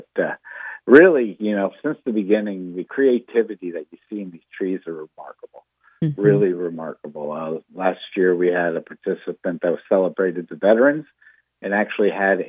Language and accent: English; Stuart, Florida, United States; always been growing up in Stuart, seen as the start of the Christmas season.